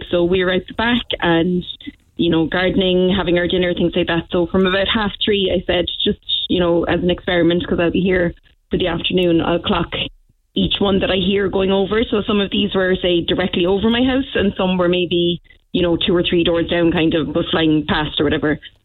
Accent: Blackrock, Ireland; I grew up in Black Rock all my life, like on the main road with the number 2 bus going past

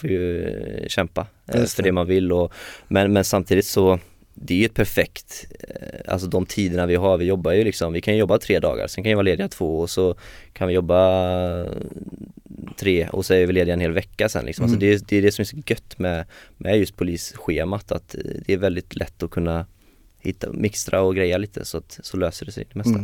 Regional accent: Strömstad, Västra Götaland County, Sweden; för risken fanns ju även att jag skulle hamna liksom i min hemstad Strömstad.

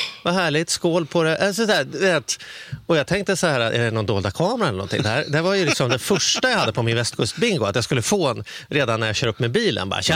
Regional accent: Stockholm, Stockholm County, Sweden; jag kommer från Stockholm

